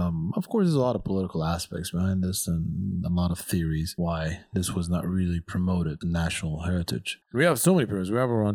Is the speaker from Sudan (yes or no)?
yes; Shendi, River Nile, Sudan; I live in Chendi, which is up north, and I'm from Chendi originally, where the pyramids are located around that area. Even when I was a kid there, because I was born in Sudan, I never knew we had pyramids.